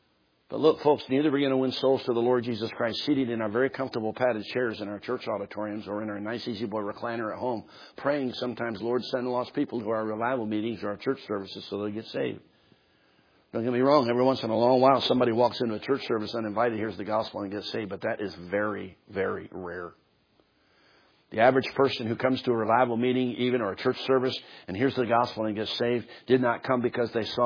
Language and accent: English; Philadelphia, Pennsylvania, United States; and I was raised in Philadelphia, and I know how to get to Baltimore